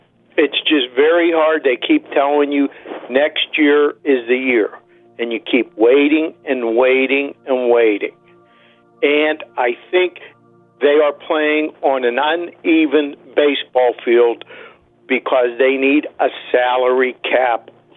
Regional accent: Hazelwood, Pennsylvania, United States; In Hazelwood.

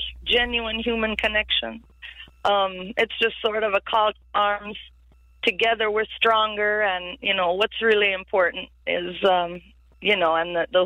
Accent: Modesto, California, United States; also born or lived in Jamaica; Well, I'm just a regular California reggae artist with a ragamuffin style. You know, I come from Modesto, California

